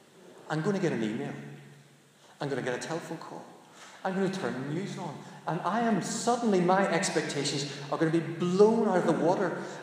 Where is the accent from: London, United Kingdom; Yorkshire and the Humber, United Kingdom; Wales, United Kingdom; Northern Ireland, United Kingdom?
Northern Ireland, United Kingdom; Belfast; Because we came from Belfast. And you didn't do that in Belfast.